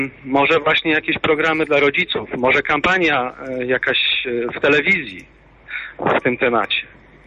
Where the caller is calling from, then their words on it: Gdańsk, Pomeranian Voivodeship, Poland; U nas w Gdańsku, bo dzwonię z Gdańska